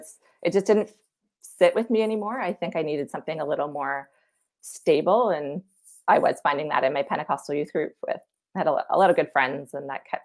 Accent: Newmarket, Ontario, Canada; I went from the town I grew up in Newmarket, Ontario, to Waterloo, Ontario for school.

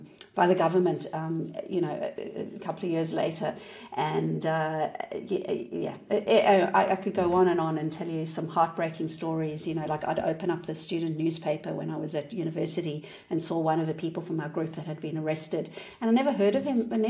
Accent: South Africa; just growing up in South Africa, there was so many problems in the community

